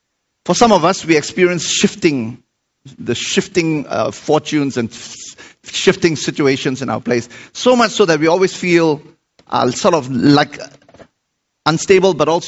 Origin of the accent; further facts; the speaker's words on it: Singapore; I'm from Singapore. I was born in Singapore